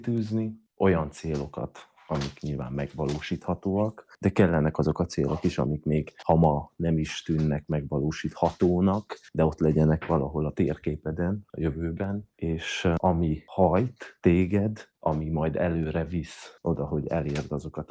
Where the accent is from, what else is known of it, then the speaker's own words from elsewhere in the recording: Transylvania, Romania; valószínű, hogy az, hogy én Erdélyből jövök